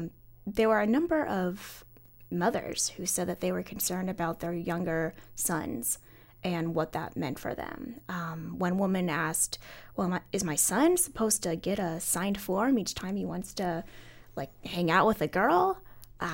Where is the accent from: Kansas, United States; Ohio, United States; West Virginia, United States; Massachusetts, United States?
Kansas, United States; I grew up in a suburb of Kansas City on the Kansas side, and we were taught abstinence only.